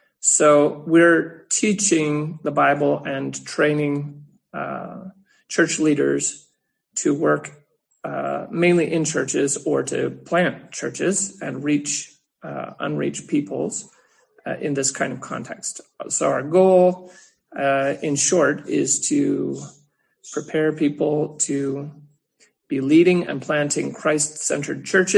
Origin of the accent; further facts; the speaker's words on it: Renfrew, Ontario, Canada; I'm originally from Renfrew, Ontario.